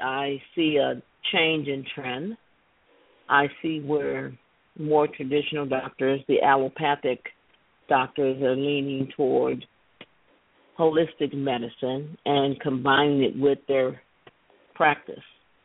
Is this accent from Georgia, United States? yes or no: no; Joliet, Illinois, United States; moved away as an adult; also born or lived in Los Angeles / Omaha; I grew up in Joliet. I went to Joliet Central High School, Joliet Junior College